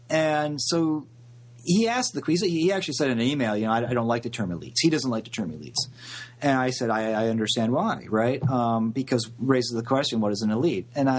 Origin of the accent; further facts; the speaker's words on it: Warren, Michigan, United States; Shows you how highbrow my upbringing was. Growing up in Warren, Michigan, baby.